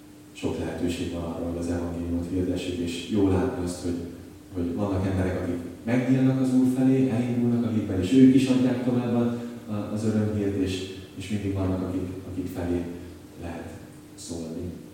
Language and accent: Hungarian; Monor, Pest, Hungary; egyébként pedig Monorról származom